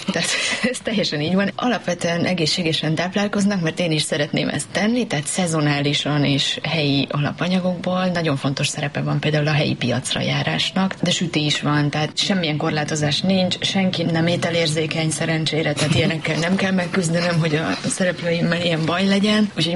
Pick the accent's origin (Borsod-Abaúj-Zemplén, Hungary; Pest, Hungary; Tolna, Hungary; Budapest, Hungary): Tolna, Hungary; Szekszárd; also born or lived in Gyulaj; Én magam is szekszárdi vagyok